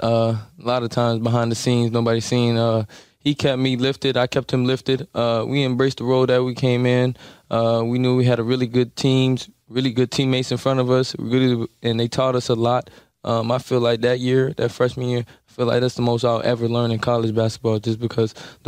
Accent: Orlando, Florida, United States; Orlando's probably the best place, you know. I miss home.

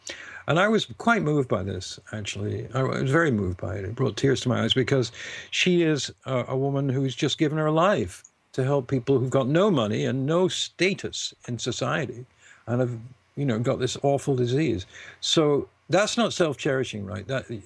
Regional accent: United Kingdom; being British and stupid, as soon as I met him, I put out my hand and shook hands with him.

